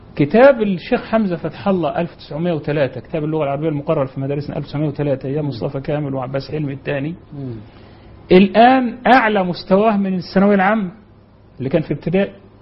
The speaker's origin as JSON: {"language": "Arabic", "region": "Upper Egypt", "country": "Egypt", "said": "يعني أنا أفتكر في الريف عندنا في الصعيد زمان كان أمية شديدة جدا"}